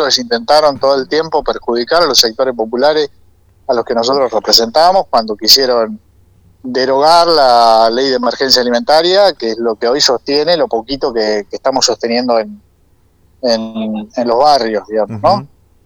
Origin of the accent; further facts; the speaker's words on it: Campana, Buenos Aires Province, Argentina; lo que somos de Campana sabemos